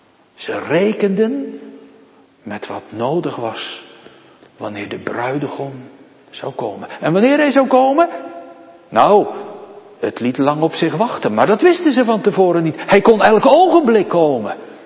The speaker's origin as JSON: {"language": "Dutch", "town": "Nieuwe-Tonge", "region": "South Holland", "country": "Netherlands", "tie": "born or raised there", "said": "op het eiland waar ik opgegroeid ben, in Nieuwe Tongen, het hek van de begraafplaats deze woorden draagt"}